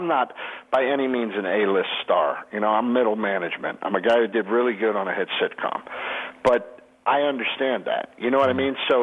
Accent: Pennsylvania, United States; I call into my hometown radio show, WDVE.

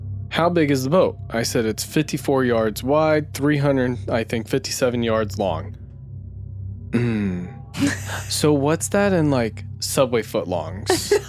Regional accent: Tornado Alley, United States; I grew up in Tornado Alley.

